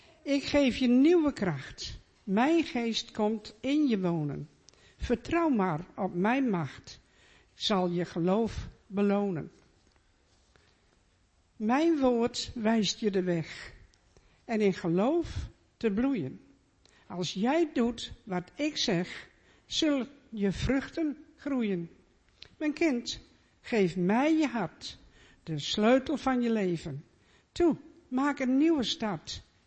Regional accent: Emmeloord, Flevoland, Netherlands; also born or lived in Ter Apel; Ik ben geboren in Ter Apel, Vlachtwedde. En we zijn na de oorlog zijn wij met mijn ouders naar Emmeloord gegaan. Er was helemaal niks in Emmeloord. We stonden op een woonwagenkamp en we moesten wachten op de eerste huizen. En dat was de Rietstraat. Daar heb ik gewoond.

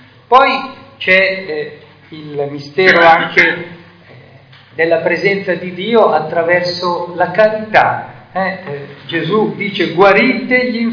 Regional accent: Lombardy, Italy; io dico festa perché essendo lombardo

